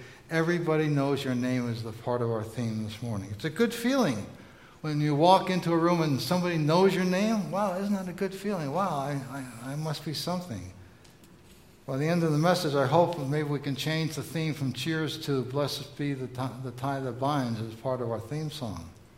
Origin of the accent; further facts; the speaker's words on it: New York City, New York, United States; I can remember as a kid and growing up in New York City, in my neighborhood, holding my breath and wondering if I was going to be chosen to be on a team.